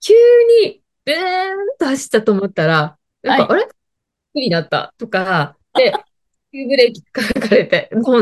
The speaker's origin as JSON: {"language": "Japanese", "region": "Akita", "country": "Japan", "said": "私、秋田ですけど、秋田から。"}